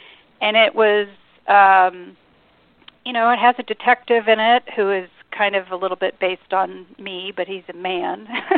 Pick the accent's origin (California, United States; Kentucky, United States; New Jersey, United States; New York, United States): California, United States; San Diego; it takes place where I grew up here in San Diego, which is where I am now, and actually in La Jolla, where I went to junior high and high school.